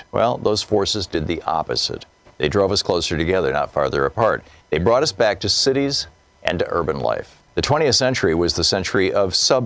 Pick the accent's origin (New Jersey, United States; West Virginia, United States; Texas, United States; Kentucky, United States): New Jersey, United States; Newark; As a young boy growing up in New Jersey, I watched my hometown of Newark decline.